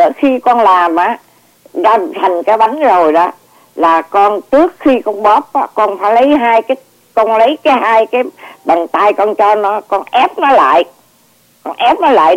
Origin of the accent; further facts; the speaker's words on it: Ho Chi Minh City, Vietnam; Mà tôi thì người Sài Gòn.